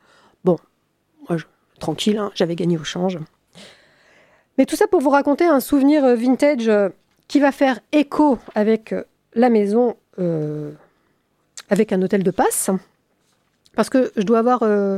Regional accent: Toulon, Provence-Alpes-Côte d'Azur, France; Mais moi aussi, et à 6 ans aussi, j'habitais à Toulon.

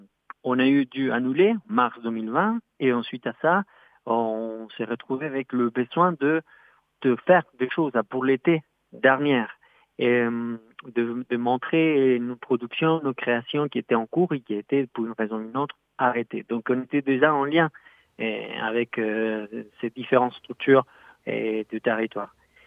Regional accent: Argentina; now in Brest, France; Oui, exactement. Je suis argentin.

